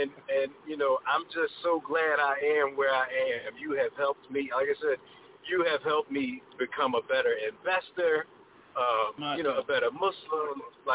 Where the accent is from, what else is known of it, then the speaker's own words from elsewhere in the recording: Philadelphia, Pennsylvania, United States; I'm only a Sixers fan because I'm from Philly.